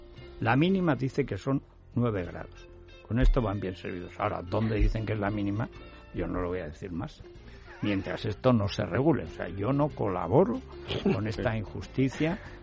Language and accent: Spanish; Teruel, Aragon, Spain; Yo soy de Teruel